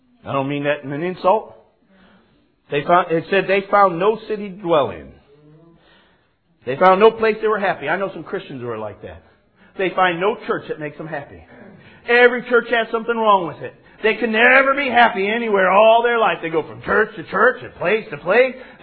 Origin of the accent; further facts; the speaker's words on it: Michigan, United States; I grew up in Michigan, and I married a Texas girl.